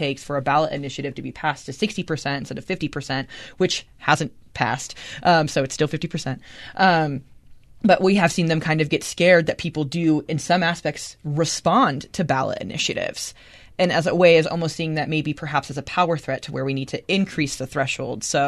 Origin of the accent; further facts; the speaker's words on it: Oregon, United States; moved away as an adult; now in Utah, United States; But I mean, like, I'm from Oregon, right? And Oregon, I wasn't able to vote in Oregon because I was 18 when I moved here.